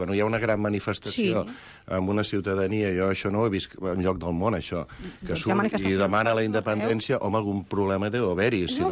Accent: Catalonia, Spain; I jo puc estar com a català preocupat per la relació de Catalunya amb la resta de l'Estat

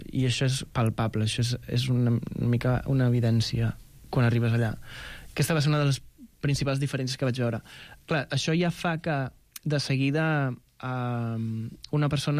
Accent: Igualada, Catalonia, Spain; El presentem allà, que jo sóc d'Igualada i ara estic vivint

